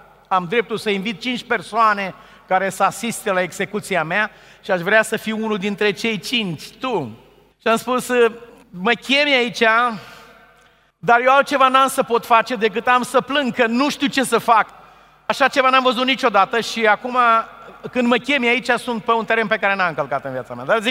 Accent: Romania; am spus că sunt pastor și sunt din România și vreau să stau de vorbă cu voi

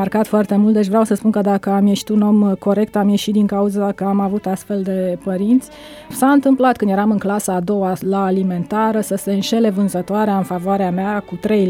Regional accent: Pitești, Argeș, Romania; born there; m-am născut în Pitești, județul Argeș.

